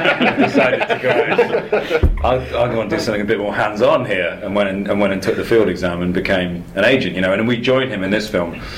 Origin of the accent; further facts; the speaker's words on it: United Kingdom; being British and Benji being British as well, I got to add a little bit of the sort of minutiae of the lines.